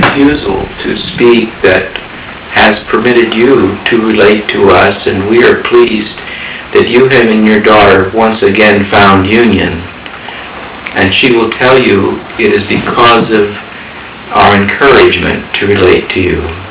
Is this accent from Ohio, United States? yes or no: yes; Hebron, Ohio, United States; I'm from near Hebron, Ohio. I'm from Ohio too